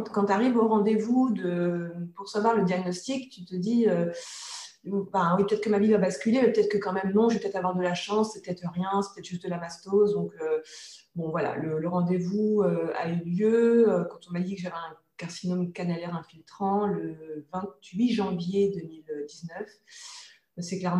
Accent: Grand Est, France; born there; Je suis née en 1979 en Haute-Marne, donc dans l'est de la France. J'ai encore toute ma famille là-bas

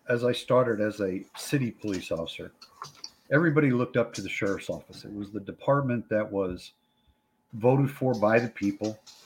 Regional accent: East Coast, United States; My family, I'm second generation, and I'm originally from the East Coast.

